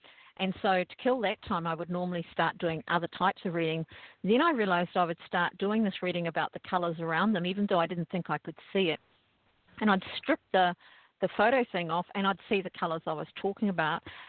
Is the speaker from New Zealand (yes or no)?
yes; New Zealand; accent: New Zealand; Well, I'm from New Zealand, and that's where the accent comes from.